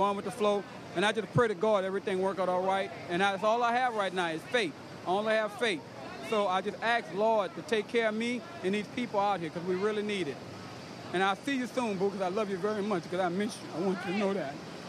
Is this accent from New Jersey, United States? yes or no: no; New Orleans, Louisiana, United States; I'm from New Orleans, Louisiana.